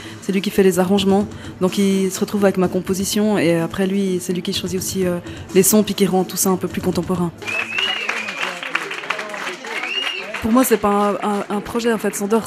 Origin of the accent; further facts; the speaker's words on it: Bourgogne-Franche-Comté, France; je suis originaire du Jura.